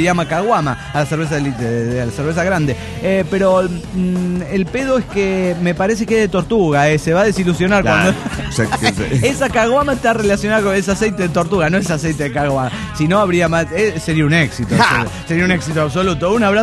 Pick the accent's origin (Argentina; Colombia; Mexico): Mexico; now in Montreal, Canada; mexicano Montreal.